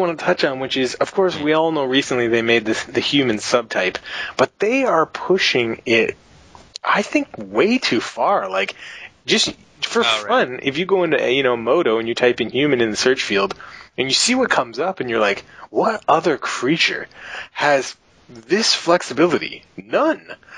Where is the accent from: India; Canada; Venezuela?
Canada; I'm a Canadian